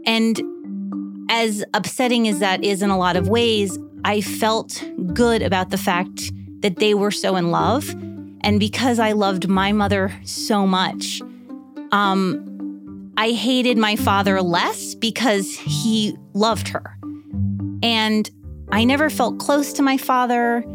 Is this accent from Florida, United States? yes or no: yes; Miami, Florida, United States; Growing up in Miami was, you know, I always wear hats and long sleeve shirts